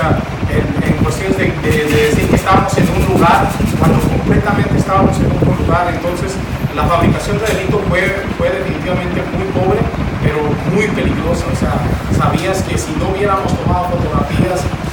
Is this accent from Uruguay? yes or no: no; Mexico; como mexicanos